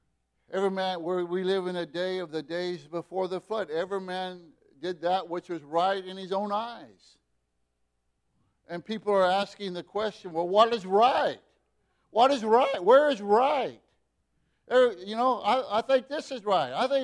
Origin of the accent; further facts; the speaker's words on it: Oregon, United States; I grew up in Oregon.